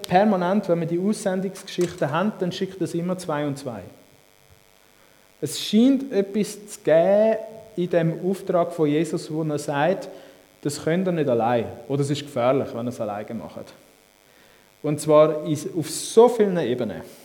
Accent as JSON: {"language": "German", "country": "Switzerland", "said": "etwas, was uns manchmal aufhaltet, gerade so als Schweizer ist, wir machen dann etwas, wenn wir eine Ausbildung haben dafür."}